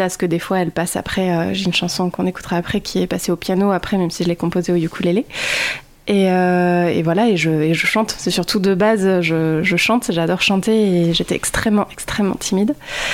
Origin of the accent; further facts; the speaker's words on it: Réunion, France; now in La Rochelle, France; J'ai grandi à La Réunion, mais du coup, j'habite d'accord. à La Rochelle depuis 6 ans, donc je me sens chez moi maintenant.